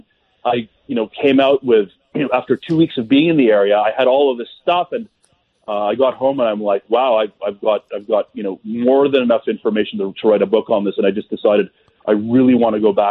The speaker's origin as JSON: {"language": "English", "town": "Thornhill", "region": "Ontario", "country": "Canada", "tie": "born or raised there", "lives_now": "Toronto, Canada", "said": "I grew up in Thornhill, but I live in Toronto. I'm a Torontonian."}